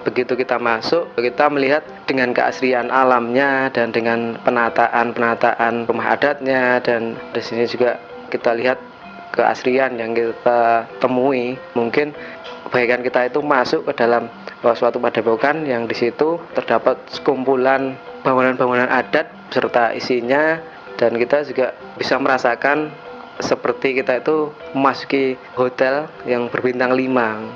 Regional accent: Surakarta, Central Java, Indonesia; Saya dari Solo, Mas.

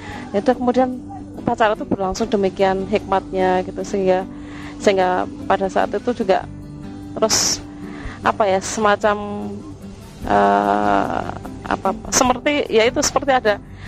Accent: Java, Indonesia; Karena saya orang Jawa dan itu niatan baik

